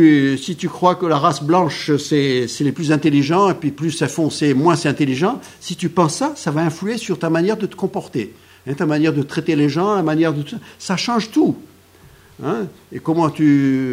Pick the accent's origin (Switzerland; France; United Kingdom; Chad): France; je suis un français chrétien. Je suis surtout français